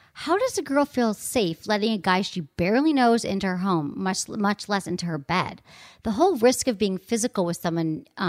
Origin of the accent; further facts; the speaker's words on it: Michigan, United States; accent: Michigan; So my Michigan accent comes out.